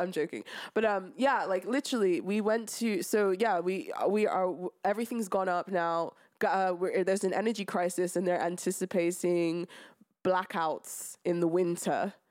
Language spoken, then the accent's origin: English; London, United Kingdom; I'm a Londoner through and through. This is the city I was born in, you know?